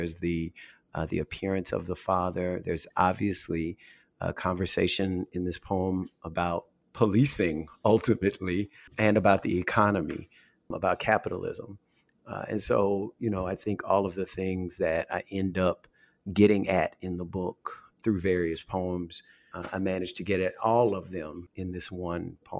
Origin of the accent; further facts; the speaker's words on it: Louisiana, United States; now in New Orleans, United States; And I'm from North Louisiana.